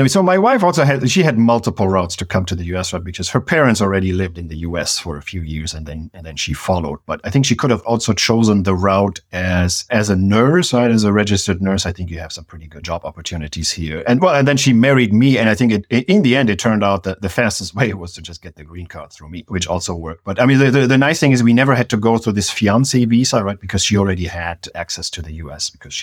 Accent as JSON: {"language": "English", "country": "Germany", "moved": "yes", "lives_now": "United States", "said": "Yeah, so I'm from Germany, and before I came to the US, I don't think I've ever seen the green asparagus."}